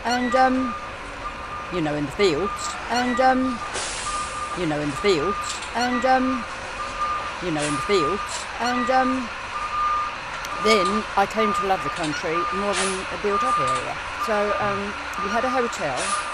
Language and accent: English; South East England, United Kingdom; also born or lived in London; Moved into Kent when I was six.